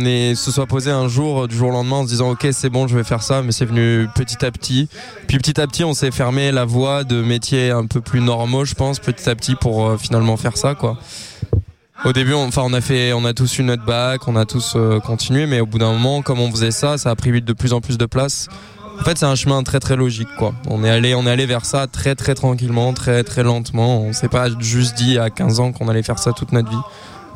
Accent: Grenoble, Auvergne-Rhône-Alpes, France; parce qu'on vient tous de Grenoble.

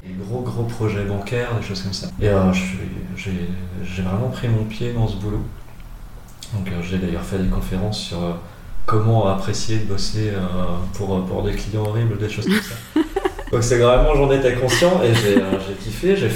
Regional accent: Mulhouse, Grand Est, France; moved away; Je suis parti de Mulhouse, dans ma vallée de Tann, toute perdue de la campagne, à la grande ville qu'est Strasbourg.

